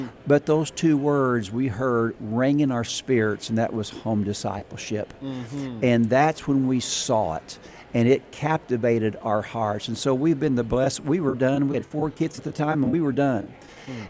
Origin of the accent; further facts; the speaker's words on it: Illinois, United States; We're from Southern Illinois, about 4 hours from here.